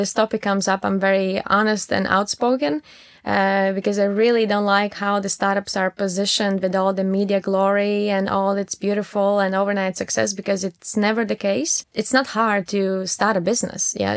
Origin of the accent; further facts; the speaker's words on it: Latvia; English is a second language; moved away as an adult; now in Düsseldorf, Germany; I'm originally from Latvia and I moved to Düsseldorf around 3-4 years ago.